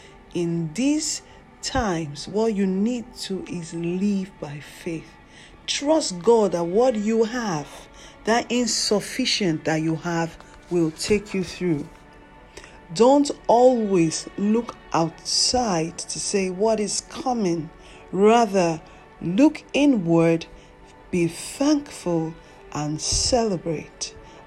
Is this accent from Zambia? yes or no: no; Nigeria; not only in Nigeria, my home country.